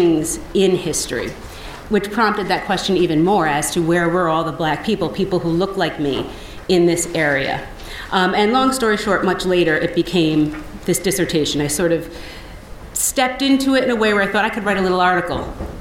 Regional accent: Lansingburgh, New York, United States; And I am a local girl. I grew up in Lansingburg. I ended up going to Lansingburg High School.

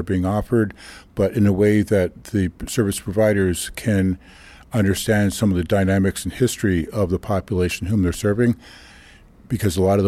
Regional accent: Niagara Falls, New York, United States; born there; I myself don't identify as American, even though I was born in Niagara Falls, New York, because of the sovereignty of our nations and Confederacy. So my citizenship is with the Cayuga Nation.

